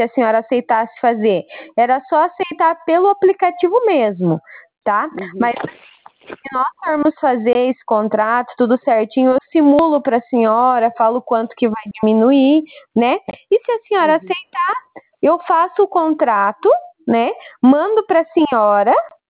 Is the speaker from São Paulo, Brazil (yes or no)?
no; Cascavel, Paraná, Brazil; eu sou aqui de Cascavel, no Paraná.